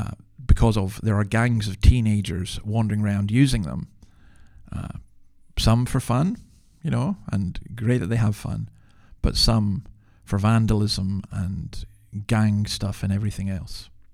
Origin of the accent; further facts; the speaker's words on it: Scotland, United Kingdom; I'm sorry, but, you know, I'm a Scotsman, and it's one day sunshine.